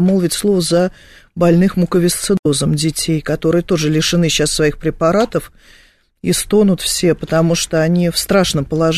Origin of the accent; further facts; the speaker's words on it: Moscow, Russia; я москвичка